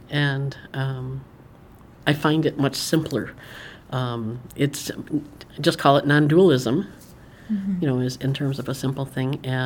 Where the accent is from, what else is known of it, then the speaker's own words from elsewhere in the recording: Utica, New York, United States; After being in New York City, I moved up back to Utica, which is my hometown, to take care of my parents